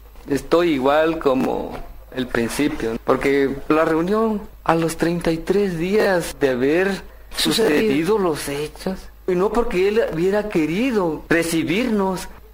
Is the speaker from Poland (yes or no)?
no; Mexico; le vengo a pedir justicia como mexicano que soy.